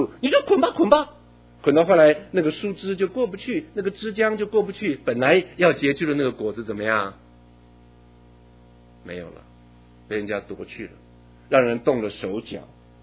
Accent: China; 我们中国人不是什么都是黄道吉日吗？

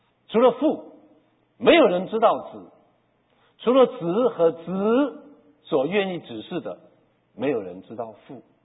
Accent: China; 或者我们中国人说鸡与鸡蛋哪个先来

